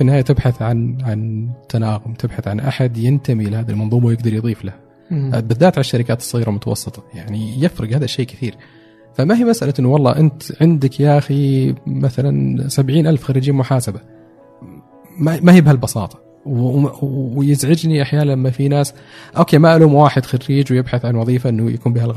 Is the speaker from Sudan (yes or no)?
no; Saudi Arabia; طبعا ساهم فيها اني سعودي فقالوا هذا فاهم اكثر